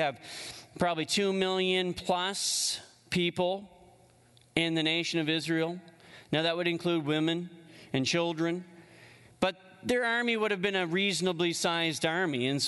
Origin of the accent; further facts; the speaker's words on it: Canada; But when I think of as a Canadian and the leaders that are above me, I wrestle a little bit.